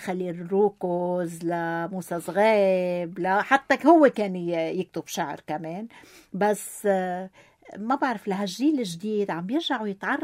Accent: Lebanon; نحن لبنانيه بالنتيجه

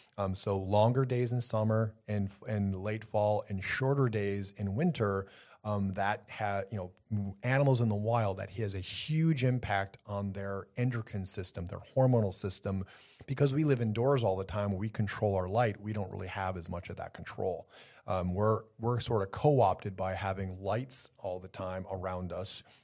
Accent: Wisconsin, United States; I'm from Wisconsin. Everyone deer hunts in Wisconsin.

